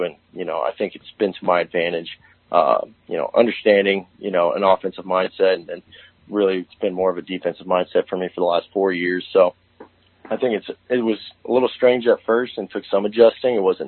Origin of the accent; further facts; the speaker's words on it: Florida, United States; Well, I grew up in Florida. So my dad and my entire dad's side of the family is from Florida